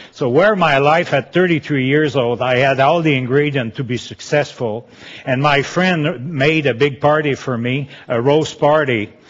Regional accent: Quebec, Canada; English is a second language; we learned English there, but I kept my accent. You know, Quebecois love their culture. We hear that, but I don't serve culture. I love culture, but I don't serve my culture.

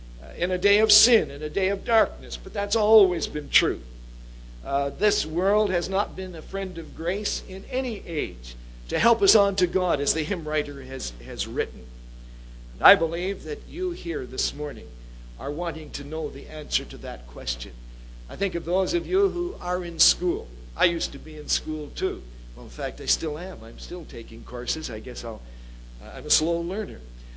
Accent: Bangladesh; now in Markham, Canada; here in the town of Markham, since I came there from Bangladesh

